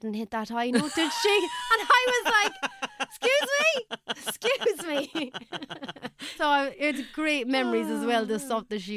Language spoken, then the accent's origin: English; Ireland; Just, for me, as an Irish artist, being able to hear another woman with a voice that kind of makes me feel safe.